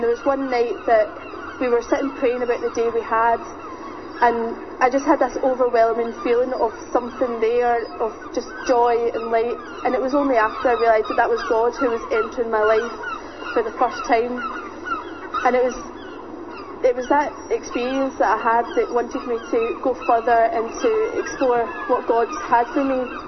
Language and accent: English; Shotts, Scotland, United Kingdom; now in Arbroath, United Kingdom; I'm from Shotts in North Lanarkshire, and I'm staying in Arbroath for the year. I was brought up in the church.